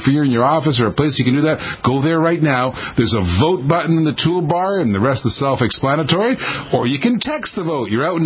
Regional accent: Canada; now in United States; So the reason the difference is, in my opinion, being a Canadian, is that here, because of the old health care programs, people don't pay their bills.

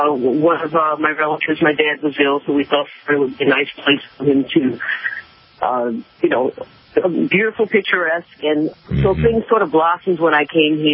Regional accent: New Orleans, Louisiana, United States; now in Florida, United States; I'm born and raised in New Orleans, yes, and I kind of carry that around with me wherever I go.

